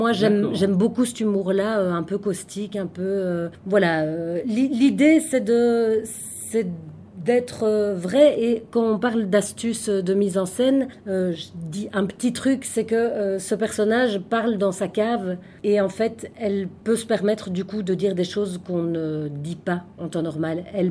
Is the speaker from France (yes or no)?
no; Brussels, Brussels-Capital Region, Belgium; now in Beauvechain, Belgium; Alors j'ai grandi à Bruxelles.